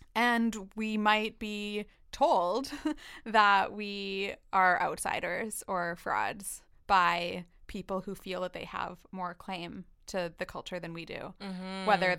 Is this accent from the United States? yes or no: no; Canada; I'm not, you know, Indian from India.